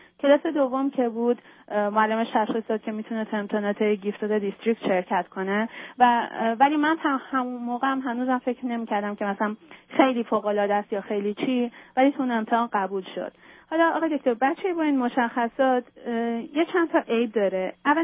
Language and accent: Persian; Iran; moved away; وقتی 5 سالش بود از ایران اومدیم بیرون، زمان که از ایران اومدیم بیرون